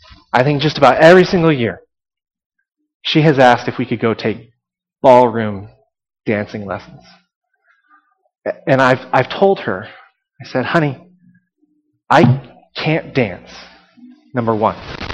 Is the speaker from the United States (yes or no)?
yes; Texas, United States; as a young boy growing up in Texas, what, you wanted to go dancing?